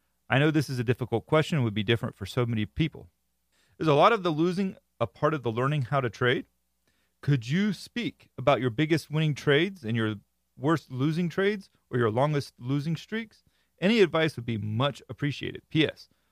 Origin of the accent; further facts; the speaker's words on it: Ireland; Now, I'm actually Irish myself